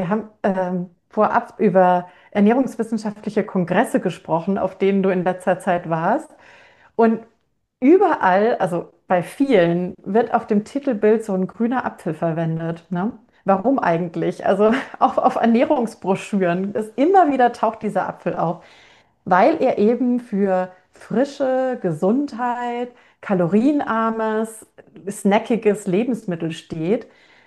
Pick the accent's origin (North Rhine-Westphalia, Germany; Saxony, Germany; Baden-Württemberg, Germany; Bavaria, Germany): Bavaria, Germany; also ich komme aus der Gegend von Franken